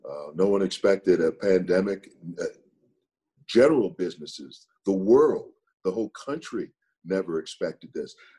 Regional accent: San Diego, California, United States; I come from San Diego. Couldn't believe it.

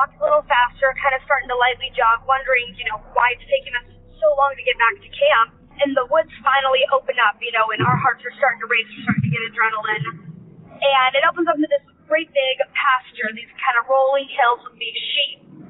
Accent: Idaho, United States; And I grew up in Idaho. I mean, I've been around the woods and the forest my entire life.

